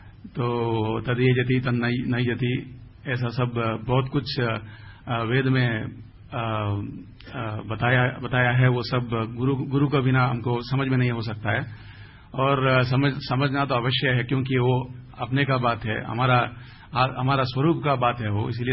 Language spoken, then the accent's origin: Hindi; South India, India; Hindi is a second language; मैं दक्षिण से हूं, मुझे हिंदी इतना अच्छा नहीं आती है।